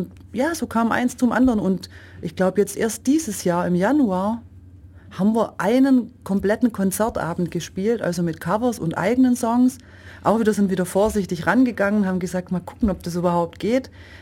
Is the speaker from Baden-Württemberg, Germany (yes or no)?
yes; Langenau, Baden-Württemberg, Germany; born there; accent: Swabian; also born or lived in Saarbrücken / Düsseldorf / France; Ich bin in Langenau geboren, war dann aber schon viel in Deutschland unterwegs, also in Saarbrücken, in Düsseldorf, war dann auch ein paar Jahre in Frankreich. Aber der schwäbische Dialekt, seit ich natürlich wieder hier bin, in Ulm, Neu-Ulm, ja, das kommt sofort zurück.